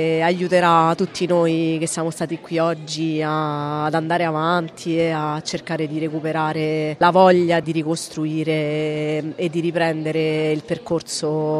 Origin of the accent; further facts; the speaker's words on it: Accumoli, Lazio, Italy; Noi siamo originari di Accumoli.